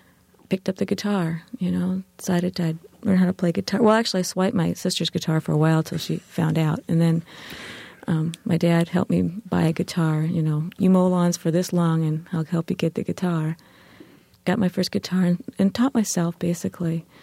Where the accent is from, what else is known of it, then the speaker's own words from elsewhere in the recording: Elkhart, Indiana, United States; I'm from Indiana. Okay. I grew up in northern Indiana, little factory town, Elkhart, kind of mid-state, right at the Michigan line.